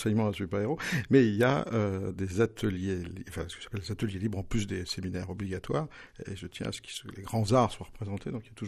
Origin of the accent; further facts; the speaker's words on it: Nevers, Bourgogne-Franche-Comté, France; born there; Je travaille de temps en temps et je suis né à Nevers.